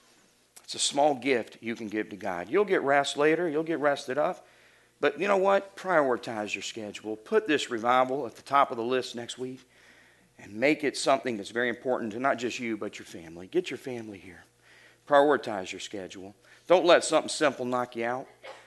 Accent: the South, United States; growing up in the South, the common greeting that we say to people is, how you doing?

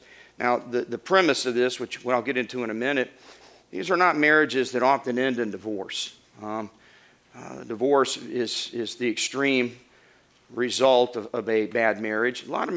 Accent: Arkansas, United States; accent: Arkansas; My Arkansas accent just doesn't seem to have the impact that your British accent has.

